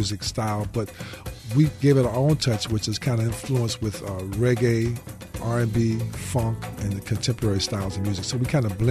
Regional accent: Chicago, Illinois, United States; born there; My father was a musician. I was born in Chicago, so I think I inherited this love of music.

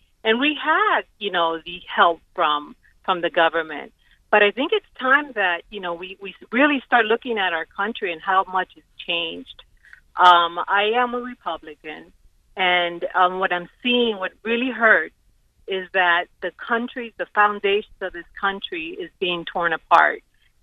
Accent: Miami, Florida, United States; also born or lived in Los Angeles; So I am from Miami. I grew up in Los Angeles. I grew up in Miami. I was born in L.A. I speak both languages fluently.

